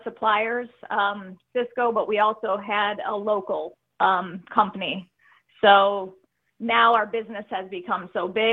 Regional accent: Chicago, Illinois, United States; born or raised there

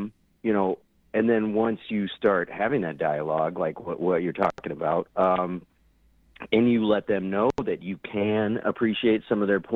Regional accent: Winston-Salem, North Carolina, United States; now in Madison, United States; I'm from North Carolina. I grew up in North Carolina.

